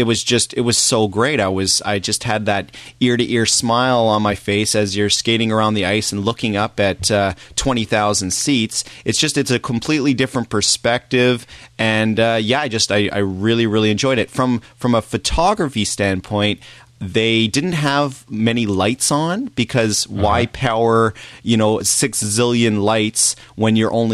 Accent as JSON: {"language": "English", "town": "Toronto", "region": "Ontario", "country": "Canada", "tie": "born or raised there", "said": "I grew up in Toronto, and that's gonna stir some stuff."}